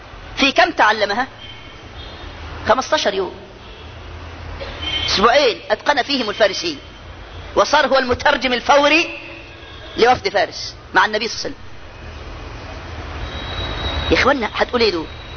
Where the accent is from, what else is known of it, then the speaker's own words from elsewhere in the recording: Egypt; ولك احنا مصريين فرعنا احفاد حورس